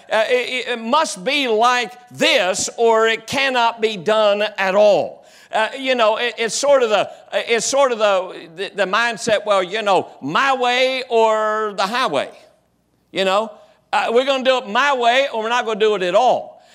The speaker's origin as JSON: {"language": "English", "region": "West Virginia", "country": "United States", "tie": "born or raised there", "said": "Now, I grew up down in West Virginia, as most all of you know"}